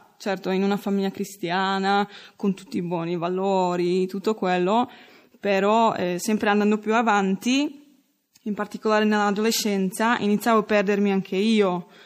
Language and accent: Italian; Czechia; Italian is a second language; now in Italy; vengo dalla Repubblica Ceca, ho 25 anni